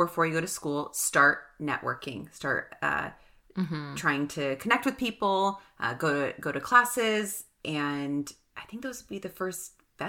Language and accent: English; Ontario, Canada; I'm like, bitch, we're middle class from Ontario.